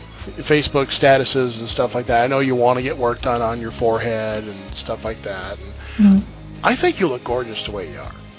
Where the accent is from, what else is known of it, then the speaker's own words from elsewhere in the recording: Manchester, New Hampshire, United States; born there; I was born in Manchester. I mean, I used to work in Nashua.